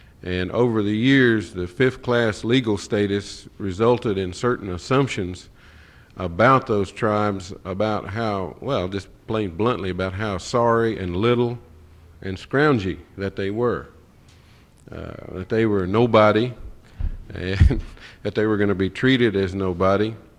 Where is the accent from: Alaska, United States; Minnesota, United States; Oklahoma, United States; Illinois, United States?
Oklahoma, United States; I'm from Oklahoma, and my firm represents several Indian tribes in the state.